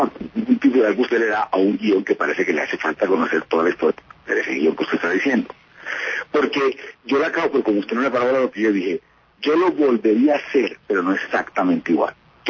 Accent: Colombia; es que entre menos miles de muertos haya en mi país, de hermano colombiano, sobre todo de gente pobre, estrato 1, 2, vecinos

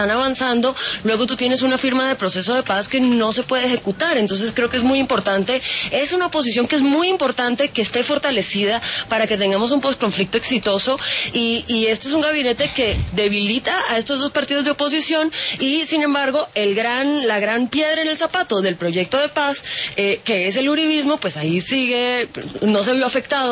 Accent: Barranquilla, Atlántico, Colombia; yo lo digo además como barranquillera

